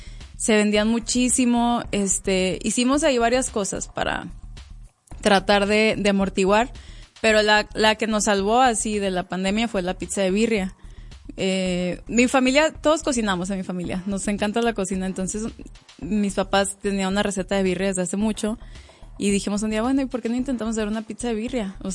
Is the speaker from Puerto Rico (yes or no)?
no; Durango, Mexico; no, somos de Durango